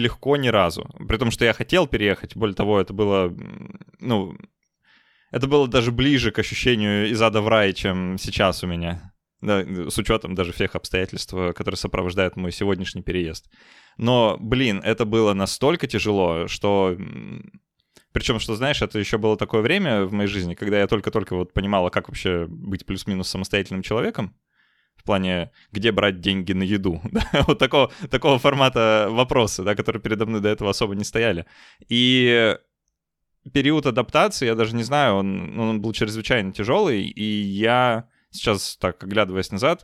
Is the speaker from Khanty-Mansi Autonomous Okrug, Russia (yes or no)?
yes; Surgut, Khanty-Mansi Autonomous Okrug, Russia; now in Saint Petersburg, Russia; я из Сургута переехал